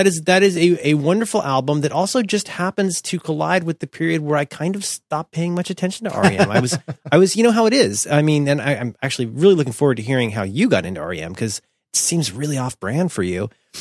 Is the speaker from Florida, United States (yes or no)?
yes; Florida, United States; growing up in Florida, not having a lot of dough and being mostly exposed to things like FM radio